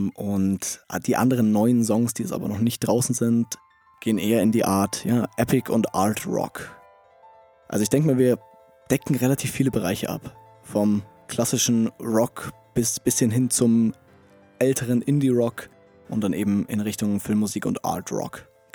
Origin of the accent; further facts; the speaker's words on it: Steingaden, Bavaria, Germany; Wir kommen alle aus der Nähe von Steingaden. Das ist bei Schloss Neuschwanstein ganz im Süden von Deutschland.